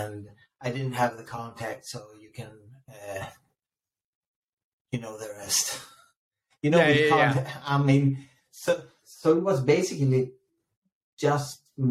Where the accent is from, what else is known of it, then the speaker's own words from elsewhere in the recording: Stockholm, Stockholm County, Sweden; I'm from Stockholm in Sweden, you know, that country up north where polar bears are strolling around the streets.